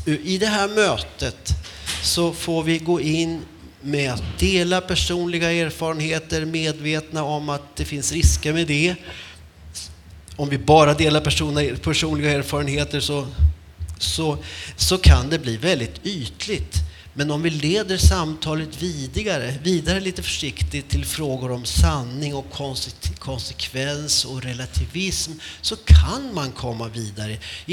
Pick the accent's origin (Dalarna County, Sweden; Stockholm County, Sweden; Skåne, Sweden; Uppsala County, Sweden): Uppsala County, Sweden; som vi säger i min hembygd i Norduppland.